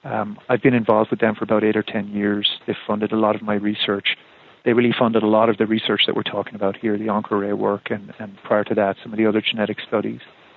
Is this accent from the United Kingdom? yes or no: no; Ireland; moved away as an adult; also born or lived in United States; I'm from Ireland originally, and I went to college in Ireland and got very interested in genetics, human genetics, and came over to Madison, Wisconsin